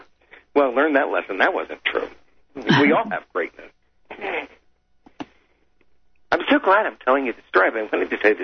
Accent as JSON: {"language": "English", "town": "Greenbelt", "region": "Maryland", "country": "United States", "tie": "born or raised there", "said": "I grew up in Greenbelt, Maryland. I don't know if you know where Greenbelt is, right across the street from NASA."}